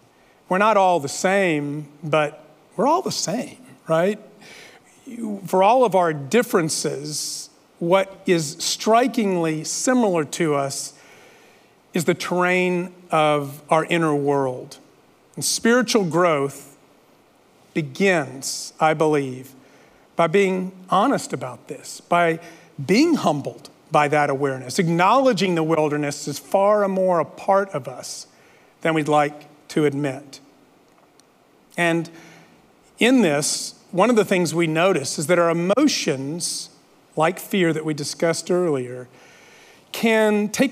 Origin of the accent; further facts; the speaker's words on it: El Paso, Texas, United States; Growing up in El Paso, I can relate to this.